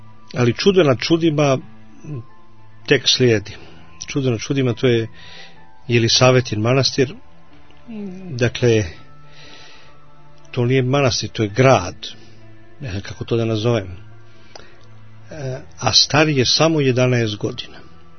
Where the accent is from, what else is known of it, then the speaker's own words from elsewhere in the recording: Serbia; Nego ja kažem, ja sam ti iz Srbije.